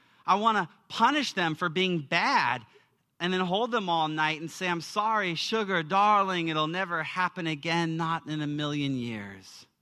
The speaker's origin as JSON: {"language": "English", "town": "Portland", "region": "Oregon", "country": "United States", "said": "For coming to San Francisco, it's awesome. I'm a hick from Portland, Oregon, and I did not wear a flannel today."}